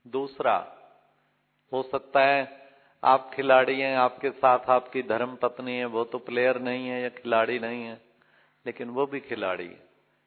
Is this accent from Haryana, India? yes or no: yes; Panipat, Haryana, India; 7-8 delegate जो मेरे शहर से भी, पानीपत से भी आए हुए हैं